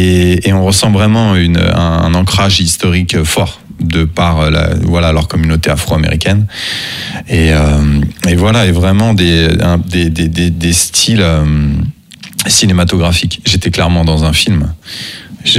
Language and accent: French; France; qui me demande si je suis français. Je lui dis oui